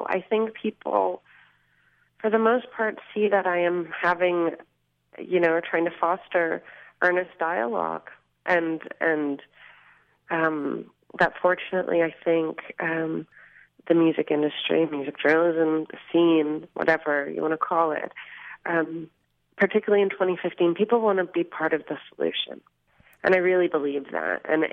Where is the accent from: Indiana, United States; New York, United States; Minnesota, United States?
Minnesota, United States; Minneapolis; I grew up in Minneapolis, where at the City Pages, the local weekly at the time, had a woman who was absolutely at the vanguard of music criticism in the U.S.